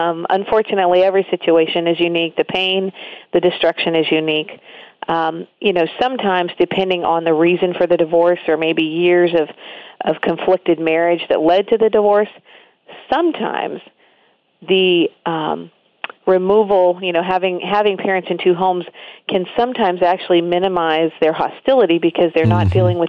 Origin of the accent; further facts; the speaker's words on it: Denver, Colorado, United States; I grew up, though, in two cities. I was born in Denver, and mom lived in Denver, dad lived in Colorado Springs, and so my whole life was split between those two places